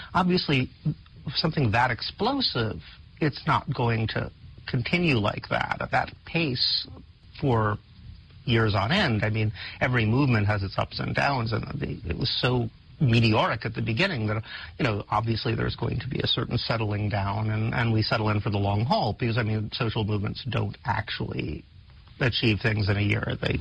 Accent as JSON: {"language": "English", "region": "New York", "country": "United States", "said": "My vote has never mattered. I'm from New York, so my vote has never mattered."}